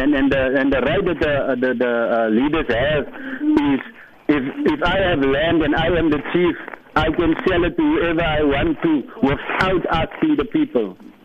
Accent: Western Cape, South Africa; English is a second language; because we are from the Western Cape.

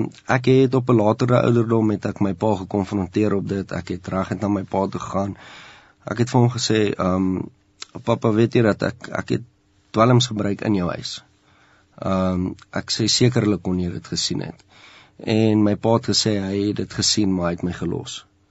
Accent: Lydenburg, Mpumalanga, South Africa; born there; ek is ook in Leidenburg gebore

